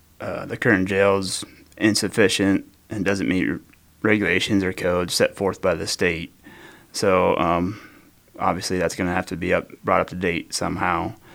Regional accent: United States; Growing up in Green County, I was blessed with many opportunities that I want my kids and all kids to have.

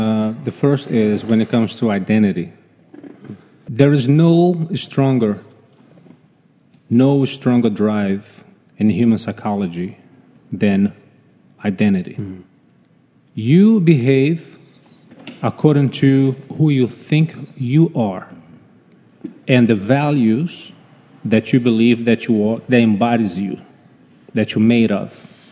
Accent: Rio de Janeiro, Brazil; So it's like, Brazilian. Grew up, of course, born and raised in Rio de Janeiro, surrounded by jiu-jitsu players, jiu-jitsu fighters.

